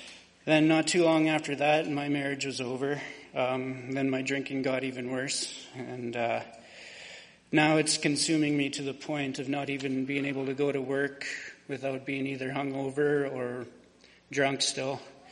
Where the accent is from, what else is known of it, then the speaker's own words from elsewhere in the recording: Nipawin, Saskatchewan, Canada; born there; I was born in Nipawin, Saskatchewan.